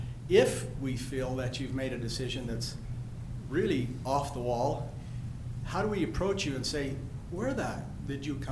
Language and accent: English; Utah, United States; Now, saying the fact that I'm from Millard County